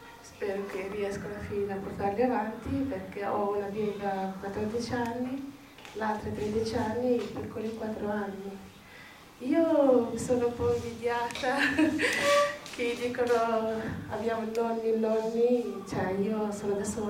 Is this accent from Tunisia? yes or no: yes; Tunisia; Italian is a second language; moved away as an adult; now in Italy; vengo dalla Tunisia, sono venuta qua nel 2001, sono mamma di 3 figli